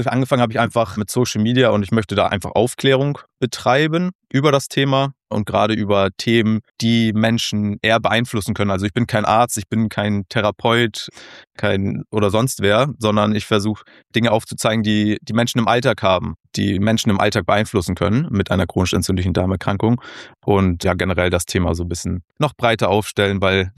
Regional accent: Germany; ich komme aus Hamburg, bin aber südlich von Hamburg aufgewachsen, in einem kleinen Dorf. Und ich bin jetzt 28

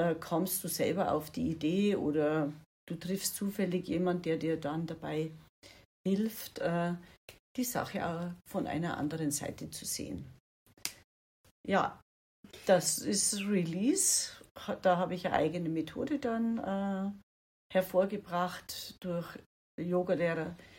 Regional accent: Bad Reichenhall, Bavaria, Germany; Ich komme noch aus Bad Reichenhall. Ich werde dieses Jahr umziehen.

